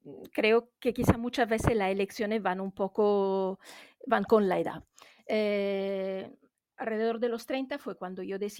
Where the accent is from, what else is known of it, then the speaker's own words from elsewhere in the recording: Italy; Spanish is a second language; Yo soy italiana y soy bilingüe francesa.